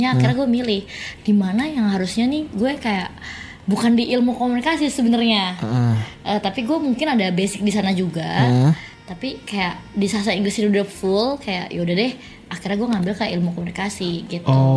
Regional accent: Indonesia; padahal kan gue juga dari Indonesia ya kayak.

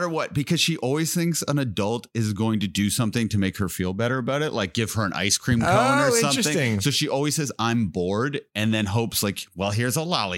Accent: Canada; I go, oh, yeah, I'm from Canada. That's kind of like, you know, we're both from cold places.

